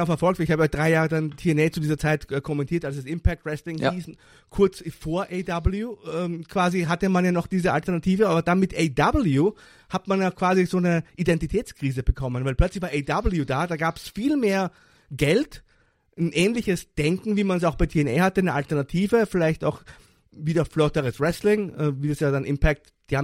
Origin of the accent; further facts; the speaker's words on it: Vienna, Austria; Bei uns in Wien sagt, man geht zum Schmied und nicht zum Schmiedel quasi.